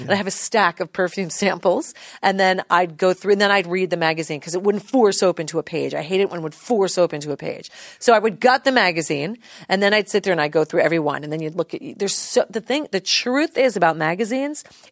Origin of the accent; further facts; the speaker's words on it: New Jersey, United States; Because growing up in New Jersey, it was huge.